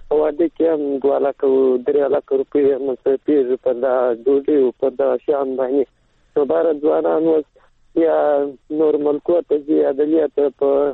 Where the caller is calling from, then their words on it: Helmand, Afghanistan; سامان د هلمند